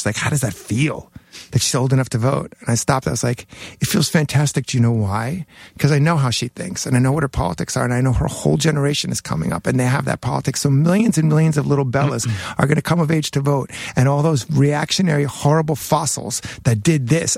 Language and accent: English; Jackson Heights, New York, United States; For my first half of my high school, I went to Newtown High School